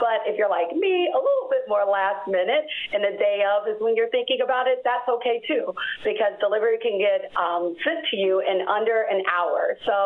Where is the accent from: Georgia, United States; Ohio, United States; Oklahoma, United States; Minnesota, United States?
Ohio, United States; Cincinnati; I'm from Ohio. Myself, I'm from Cincinnati, though, the other city in Ohio.